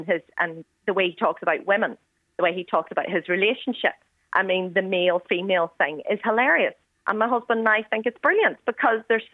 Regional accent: Northern Ireland, United Kingdom; I say that as a Northern Irish woman born and raised here from Indian descent. So I understand. I get offended when people insult Northern Ireland because I'm very, very protective of being a Northern Irish person whenever I went to England.

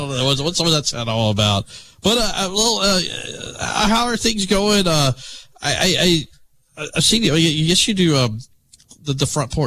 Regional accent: Alabama, United States; I grew up in Shelby County, so every time I would go back and forth to Auburn to school.

